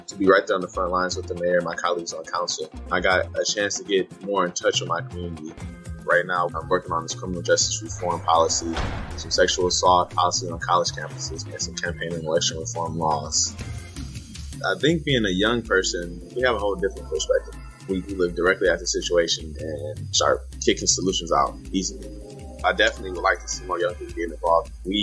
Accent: Inkster, Michigan, United States; We've had this negative look in my hometown of Inkster

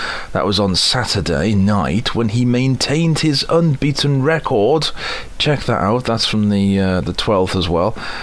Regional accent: Liverpool, North West England, United Kingdom; we're here, quite frankly, in my hometown of Liverpool.

